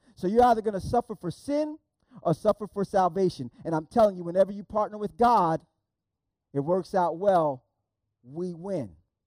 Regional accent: New Jersey, United States; I grew up in Northeast New Jersey, right outside of New York City.

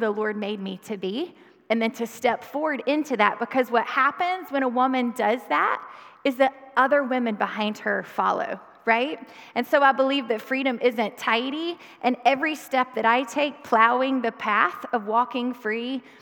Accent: Hickory, North Carolina, United States; I am from Hickory.

